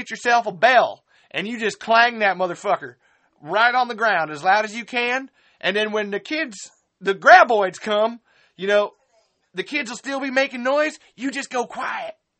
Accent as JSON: {"language": "English", "town": "Maquoketa", "region": "Iowa", "country": "United States", "said": "I am from America. I live in Maquoketa, Iowa, USA."}